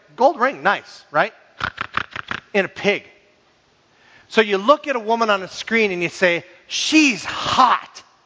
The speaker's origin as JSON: {"language": "English", "region": "Minnesota", "country": "United States", "tie": "born or raised there", "said": "I was raised in the Iron Range."}